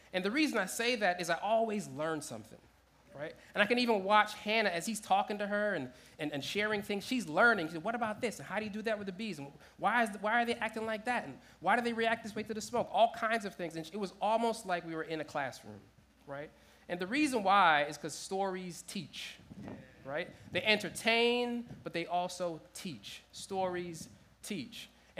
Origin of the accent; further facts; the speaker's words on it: Jamaica; I'm an only child. I'm Jamaican, you know, immigrant family.